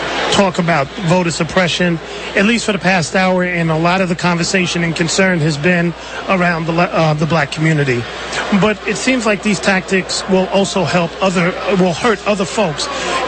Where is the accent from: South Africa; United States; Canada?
United States; California; from the great state of California, that's my home state for those of you outside of California listening